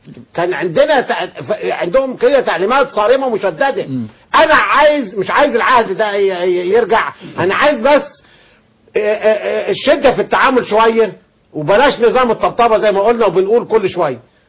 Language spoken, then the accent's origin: Arabic; Upper Egypt, Egypt; أنا راجل ريفي متربي في قرية من قرى صعيد مصر